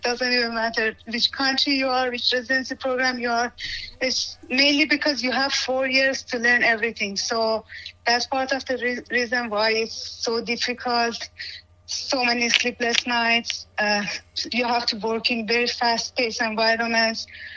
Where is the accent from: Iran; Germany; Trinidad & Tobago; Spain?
Iran; Tehran, Tehran Province; English is a second language; moved away as an adult; now in United States; I grew up in Iran, in Tehran. I went to medical school there, and about 6 years ago, I came to the United States as a research assistant.